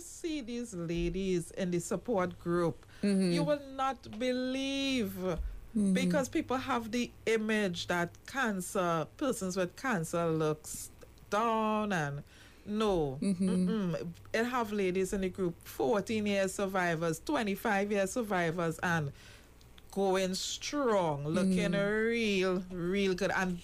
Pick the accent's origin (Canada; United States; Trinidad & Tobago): Trinidad & Tobago; South; Well, I'm from South, so we always make a joke, I'm very directionally challenged.